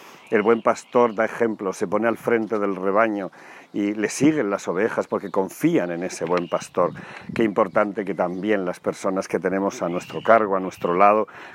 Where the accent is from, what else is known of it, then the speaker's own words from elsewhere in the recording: Porcuna, Andalusia, Spain; En mi pueblo, en Porcuna, es una gran fiesta